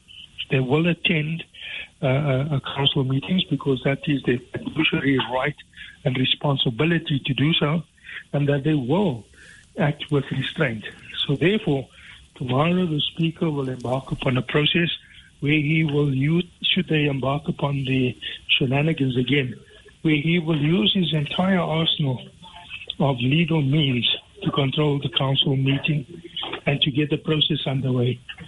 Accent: South Africa; So we as ordinary South African citizens have to stand up and be counted and say, not on our watch.

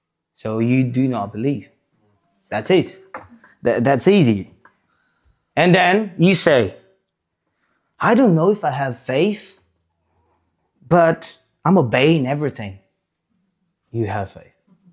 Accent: Brazil; English is a second language; now in London, United Kingdom; yeah, oh, yeah, yeah, I'm from Brazil. Yes. Obedience. I didn't know what I need to do here in London.

